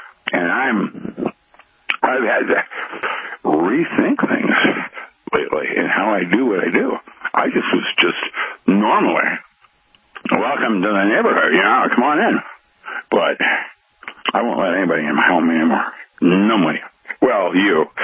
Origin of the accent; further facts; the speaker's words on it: Seattle, Washington, United States; And I grew up in Seattle. We don't have a CHAZ, whatever that is. We had the Central District, CD.